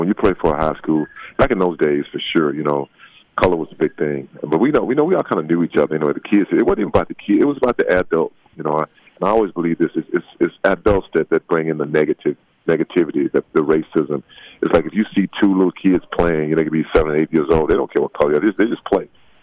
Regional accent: Texas, United States; now in Southern California, United States; You know, being a Texan, it's not about that for me. You know, I'm from a small town, and I still have that small town mentality, even though I live in Southern California.

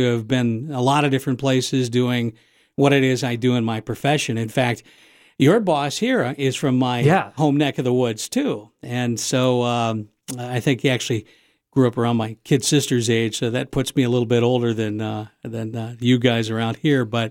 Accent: Michigan, United States; I grew up downstate. I grew up further down in Hillsdale County

